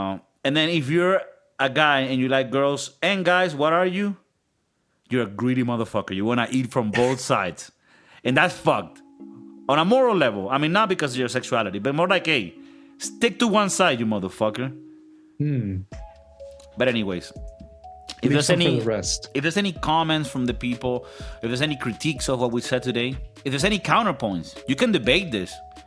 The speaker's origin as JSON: {"language": "English", "town": "Madrid", "region": "Community of Madrid", "country": "Spain", "said": "I'm coming from Madrid, the land"}